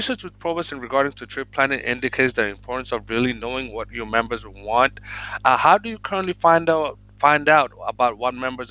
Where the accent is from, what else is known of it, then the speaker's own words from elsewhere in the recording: Ipswich, Queensland, Australia; Well, I'm sorry, Alan. I'm actually from Ipswich. I'm not familiar.